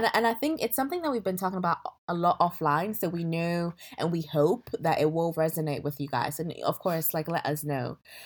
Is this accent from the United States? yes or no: no; Ghana; now in London, United Kingdom; I'm a Ghanaian currently living in London, working in financial services consulting.